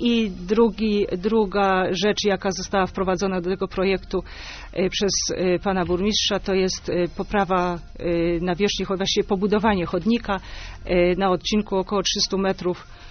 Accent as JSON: {"language": "Polish", "town": "Wrocław", "region": "Lower Silesian Voivodeship", "country": "Poland", "tie": "born there", "lives_now": "Gostyń, Poland", "said": "Urodziłam się we Wrocławiu, mieszkam od 20 lat w Gostyniu."}